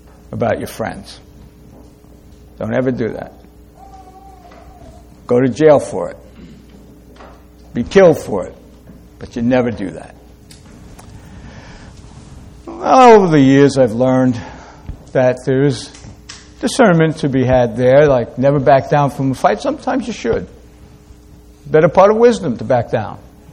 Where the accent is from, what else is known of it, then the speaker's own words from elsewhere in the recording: New York, United States; Growing up in New York, I was taught by mainly my friends, but also even family, two things that you never do.